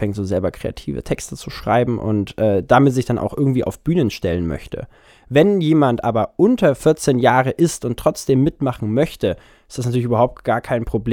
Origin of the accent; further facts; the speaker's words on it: Erlangen, Bavaria, Germany; now in Nuremberg, Germany; ich bin 21 Jahre alt, ich wohne in Nürnberg, ich komme aber ursprünglich aus Erlangen